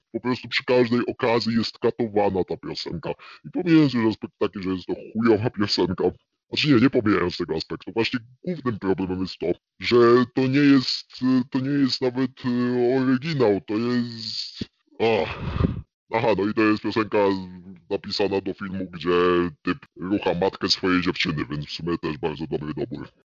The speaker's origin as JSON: {"language": "Polish", "town": "Gdańsk", "region": "Pomeranian Voivodeship", "country": "Poland", "tie": "born or raised there", "said": "ja jestem z Gdańska od urodzenia"}